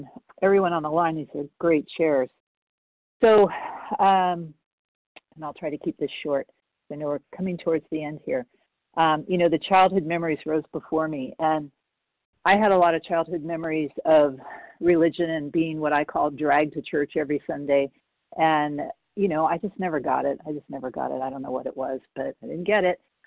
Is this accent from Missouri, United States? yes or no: no; California, United States; I grew up in the Redwoods, and when I would go hiking, there was something big and magnificent that I could always feel.